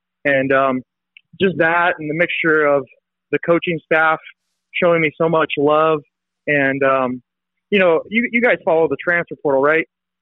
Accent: West Coast, United States; Yeah, I'm from the West Coast. I got family out in the East Coast.

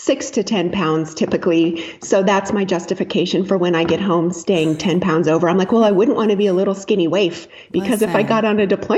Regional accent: United States; They know we're from the United States. They know we have a cushy life compared to them.

